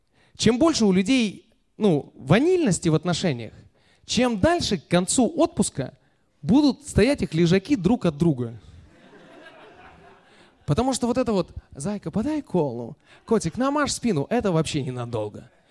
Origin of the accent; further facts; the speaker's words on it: Moscow, Russia; из Москвы